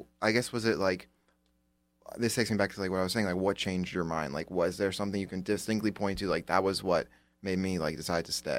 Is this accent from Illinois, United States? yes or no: no; Bronx, New York, United States; I used to tell people I was born in the Bronx, which is true. I'd be like, I'm from the Bronx, you know.